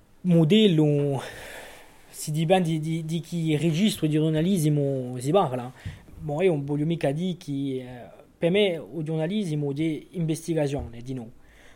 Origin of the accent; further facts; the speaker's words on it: Saint-Florent, Corsica, France; qua, dunque sono di San Fiorenzo. Allora, sono andato a scuola in San Fiorenzo. Dopo ho seguito a Ugole, giù in San Fiorenzo, e ho continuato a Oligé, a Uvango, in Bastiglia.